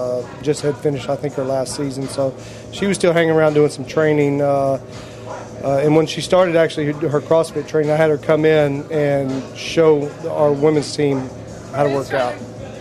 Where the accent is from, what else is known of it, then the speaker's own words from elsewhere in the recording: Louisiana, United States; I'm from Louisiana.